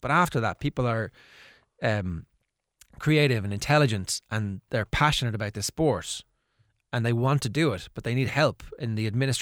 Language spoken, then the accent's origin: English; Athy, Kildare, Ireland; I'm from Athy